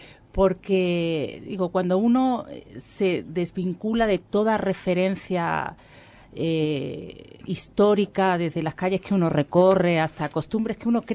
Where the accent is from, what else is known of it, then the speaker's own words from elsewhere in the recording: Andalusia, Spain; now in Uruguay; El Uruguay me ha traído muchísimos regalos, pero yo soy española y me siento como tal. Y tengo esa cosa de la alegría de Andalucía, de la cosa de la calle, de lo divertido.